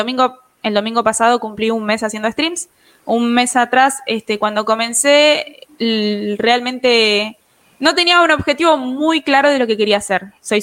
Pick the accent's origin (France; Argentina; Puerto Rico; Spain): Argentina; Buenos Aires; Tengo 20 años, soy de Argentina, de Buenos Aires en la provincia de Argentina, capital del país.